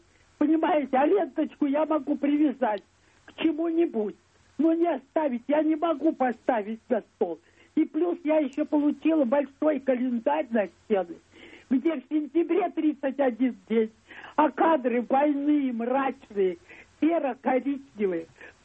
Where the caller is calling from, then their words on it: Saint Petersburg, Russia; Да, я слушатель из Петербурга.